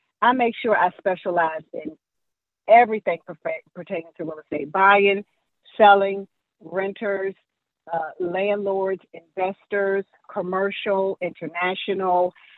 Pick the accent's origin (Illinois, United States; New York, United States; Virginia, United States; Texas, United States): Virginia, United States; Newport News; now in Waldorf, United States; I'm actually from Newport News, Virginia, residing now in Waldorf, which you did speak about that in the bio.